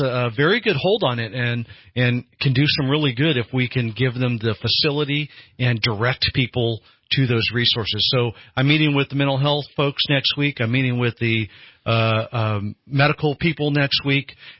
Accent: Eureka, California, United States; Hey, I came from Eureka, and I could tell you I've seen this model fail.

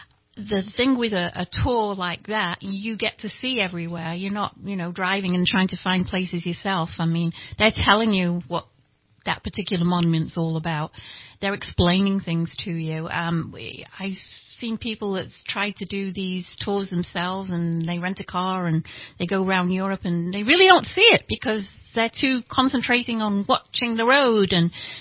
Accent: Wales, United Kingdom; they go into Wales, my home country, and England.

